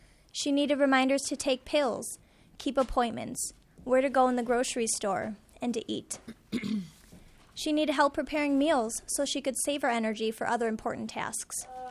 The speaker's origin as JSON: {"language": "English", "town": "Rosemount", "region": "Minnesota", "country": "United States", "said": "I'm 23 years old, and I'm from Rosemount."}